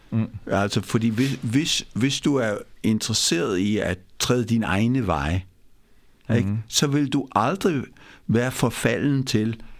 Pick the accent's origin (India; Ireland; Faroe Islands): India; nu er jeg opvokset i Indien, ikke?